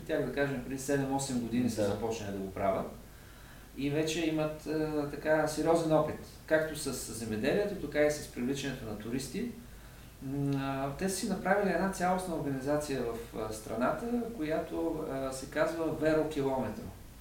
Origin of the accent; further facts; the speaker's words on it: Plovdiv, Plovdiv Province, Bulgaria; Веднага се сещам за подобен пример в моя роден град Пловдив